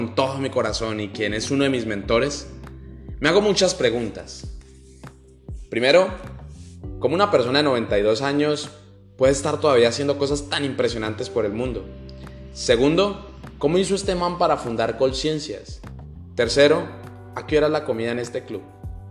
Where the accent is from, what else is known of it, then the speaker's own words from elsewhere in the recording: Cúcuta, Norte de Santander, Colombia; que estaba dando en Cúcuta, mi ciudad de origen